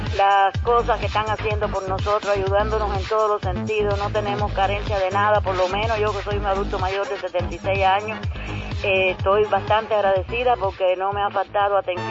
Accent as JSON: {"language": "Spanish", "country": "Cuba", "said": "Y nosotros como cubanos decimos"}